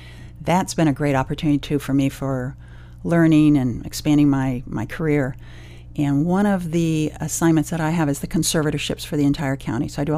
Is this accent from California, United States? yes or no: yes; Oakland, California, United States; I grew up in Oakland. My parents were the children of immigrants from Ireland, and they also grew up in Oakland.